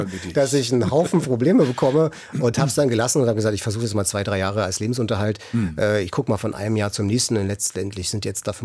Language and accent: German; Berlin, Germany; ich bin Ossi, ich komme aus Ost-Berlin und bin auf eine gewisse Weise auch stolz drauf.